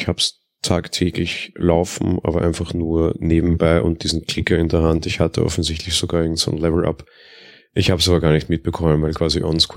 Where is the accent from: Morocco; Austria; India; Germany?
Austria; So kleine lokale Händler haben es zumindest bei uns in Österreich eh immer wieder mal.